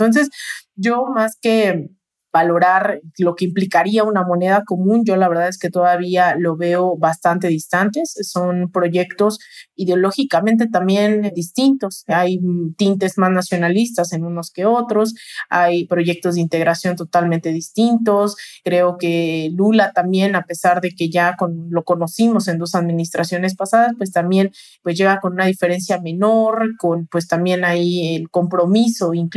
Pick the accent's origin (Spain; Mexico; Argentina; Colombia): Mexico; como mexicanos y mexicanas tenemos que hacer propio